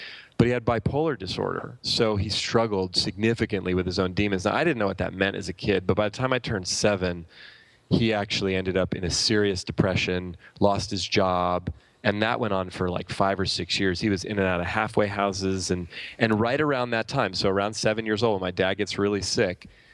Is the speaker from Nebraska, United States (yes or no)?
no; Oakland, California, United States; It's about an hour from here where we live. I grew up in Oakland.